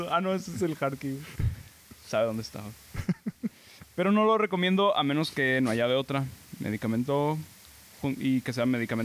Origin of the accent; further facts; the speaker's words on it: Guadalajara, Jalisco, Mexico; No es como los tapatíos, ¿verdad? Que todos picamos, güey.